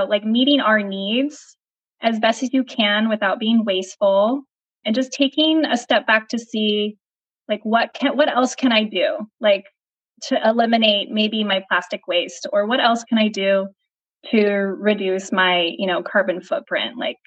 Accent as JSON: {"language": "English", "town": "San Jose", "region": "California", "country": "United States", "tie": "born or raised there", "said": "since I was little, I grew up in San Jose, California, and my folks had me there."}